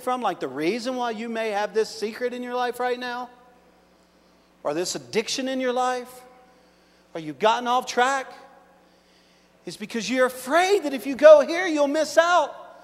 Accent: Arkansas, United States; And I came from Arkansas to let you know that God does want to use you.

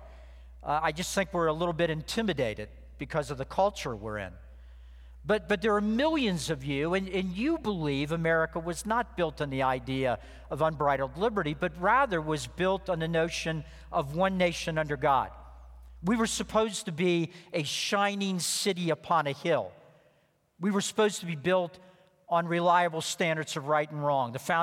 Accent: Washington, District of Columbia, United States; since I'm from Washington, D.C., and have to be honest at all times

